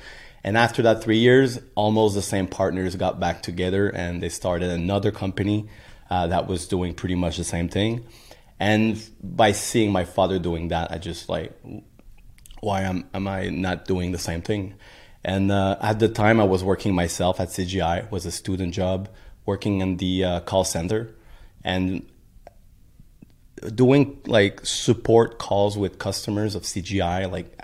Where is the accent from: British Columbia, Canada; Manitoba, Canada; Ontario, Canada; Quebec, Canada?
Quebec, Canada; Saint-Lazare; I'm from west of Montreal in a small city called Saint-Lazare. So living in the forest, pretty much in the middle of nowhere, and grew up in a very regular family.